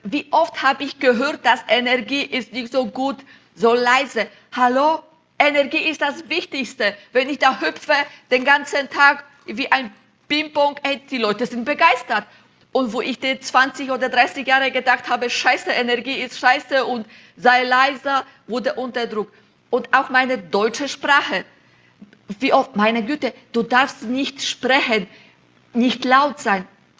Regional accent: Silesian Voivodeship, Poland; now in Germany; Ich komme aus Schlesien in Polen, dann kann ich auch Schlesisch sprechen. Jetzt wohne ich im Schwabenländle, da kann ich auch ein bisschen Schwabenländle.

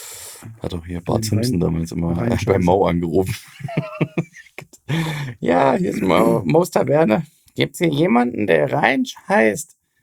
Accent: Thuringia, Germany; Ne, woher ich komme, aus Thüringen und blablabla.

